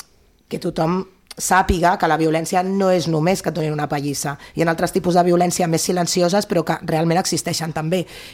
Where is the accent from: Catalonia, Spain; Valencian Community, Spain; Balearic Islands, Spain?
Catalonia, Spain; Calella; en principi, la majoria som de Calella, Pineda